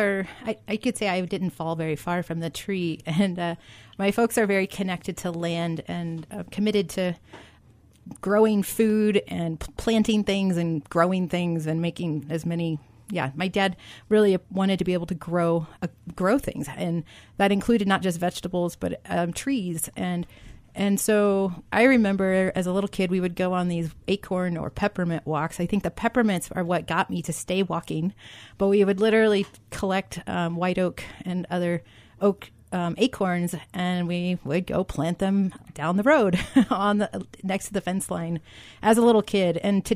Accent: Missouri, United States; I grew up in southwest Missouri, right on the edge of the prairie and the Ozarks, in a little tiny place called Dade County, Missouri.

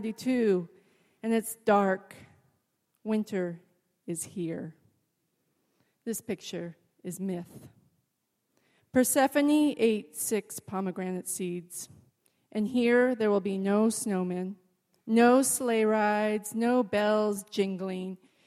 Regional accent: Kirkland, Washington, United States; now in Olympia, United States; I grew up in Kirkland. I'm an East Sider, still live on the east side of Olympia, even.

